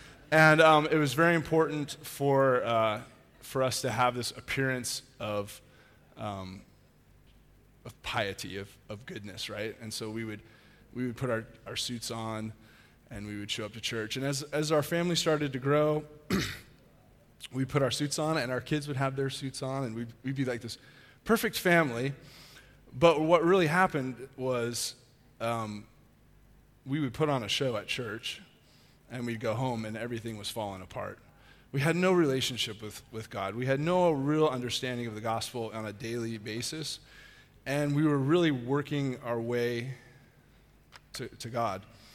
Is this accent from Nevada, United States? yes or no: yes; Reno, Nevada, United States; So I grew up in Reno, Nevada, known for gaming and just kind of being in the middle of nowhere. And throughout my childhood, my parents would occasionally attend church